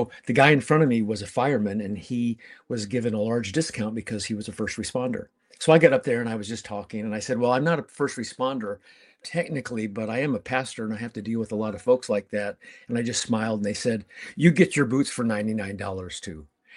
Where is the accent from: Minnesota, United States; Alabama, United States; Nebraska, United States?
Nebraska, United States; moved away; also born or lived in California; Yeah, I moved here from California in 97, had lived there for a long time, originally from Nebraska.